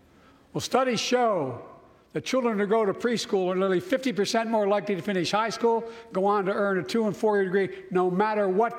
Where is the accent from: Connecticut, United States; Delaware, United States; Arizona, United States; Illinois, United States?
Delaware, United States; I come from Delaware.